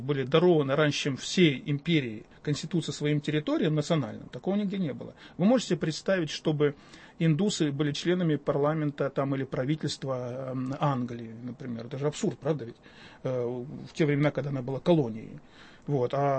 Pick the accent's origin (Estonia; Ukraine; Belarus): Belarus; Western Belarus; Я сам из Западной Белоруссии, поэтому я как бы знаю об этом генетически.